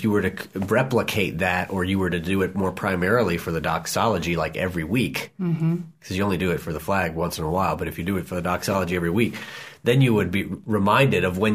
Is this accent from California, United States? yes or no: no; Lynchburg, Virginia, United States; also born or lived in Richmond; That's like when I was from Lynchburg, but was born in Richmond, because there was no hospital for like 2 hours.